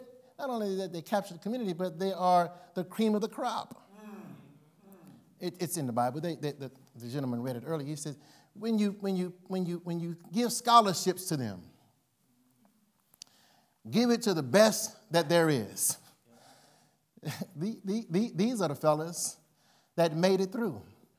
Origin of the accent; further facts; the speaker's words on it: New Iberia, Louisiana, United States; left my little humble town of New Iberia, Louisiana, if you've ever had Tabasco, then you've visited my hometown.